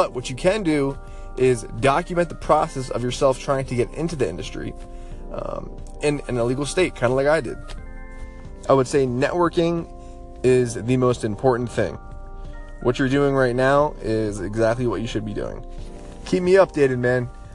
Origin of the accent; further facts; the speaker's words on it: New Jersey, United States; moved away as an adult; also born or lived in Germany / Tennessee; I grew up in New Jersey till I was 19, joined the Army, was all over the world, you know, in Germany for a little bit. I was in Tennessee.